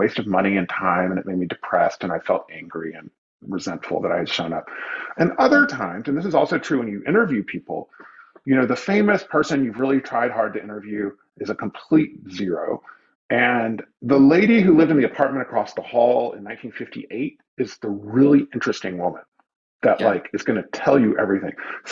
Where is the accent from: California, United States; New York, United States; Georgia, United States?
New York, United States; New York City; I came from America at the height of its imperial power. I had every advantage of culture and economics and education and everything that you could have. And I was I was a perfect citizen of New York City.